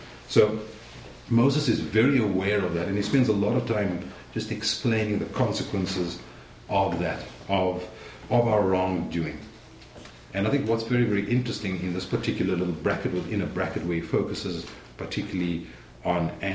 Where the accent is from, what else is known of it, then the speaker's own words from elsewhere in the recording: South Africa; And as a South African, I know that.